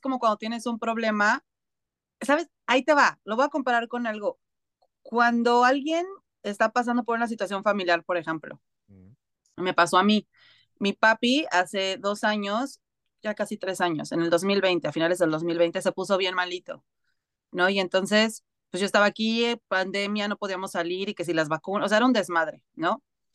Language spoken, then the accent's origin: Spanish; Mexico; moved away; Oigan, paisanos, yo ya me salí de México y veo cómo viven otras personas